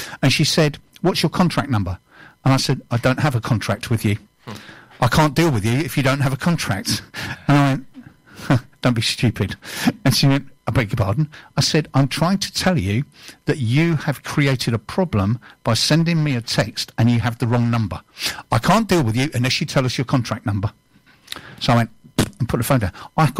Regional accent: Bury, North West England, United Kingdom; born there; I was born in Bury.

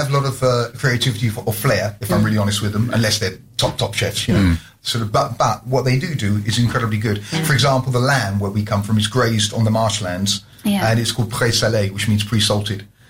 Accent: East of England, United Kingdom; You can trust me. I'm from Essex.

